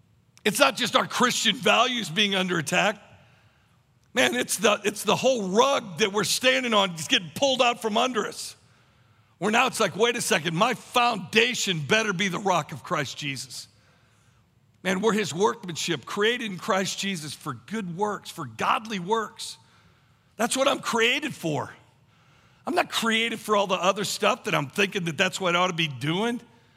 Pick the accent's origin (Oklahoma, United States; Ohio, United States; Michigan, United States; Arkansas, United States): Oklahoma, United States; Tulsa; from Tulsa, Oklahoma.